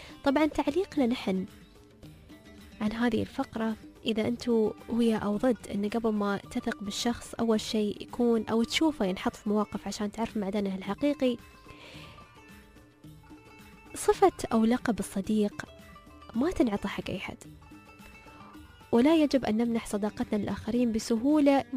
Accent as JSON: {"language": "Arabic", "region": "Ras Al Khaimah", "country": "United Arab Emirates", "said": "وأنا من راس الخيمة"}